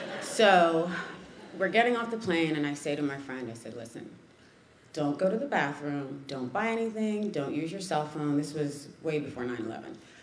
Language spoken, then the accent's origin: English; Bermuda; I'm from Bermuda. I was born and raised there. My mom's Bermudian, my father's Jamaican. And if you don't know, Bermuda is very small, 22 square miles, and it's a British dependent territory.